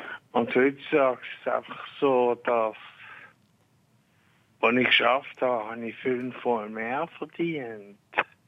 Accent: Basel, Basel-Stadt, Switzerland; Ich bin im Kleinbasel aufgewachsen und bin in der Schule. Ziemlich in der Nähe von der Rheingas.

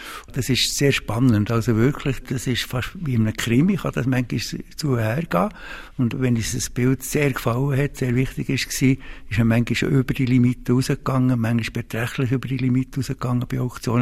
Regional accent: Thun, Bern, Switzerland; wir sind beide in Thun aufgewachsen

